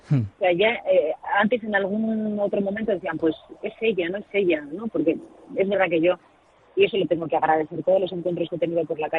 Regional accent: Santurce, Basque Country, Spain; Yo voy mucho a mi pueblo, siempre que puedo me estaba Santurce

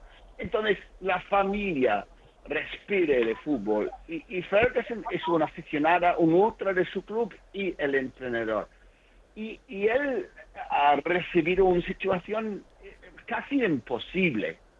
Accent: Aberdeen, Scotland, United Kingdom; Spanish is a second language; porque yo soy de Aberdeen

